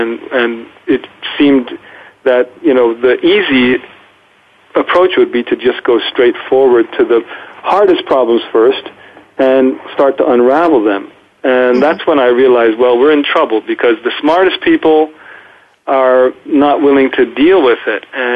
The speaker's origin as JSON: {"language": "English", "town": "Swarthmore", "region": "Pennsylvania", "country": "United States", "tie": "born or raised there", "said": "Well, when I was growing up in Swarthmore, outside Philadelphia, I was living in a town that was mostly white, and our family was interracial."}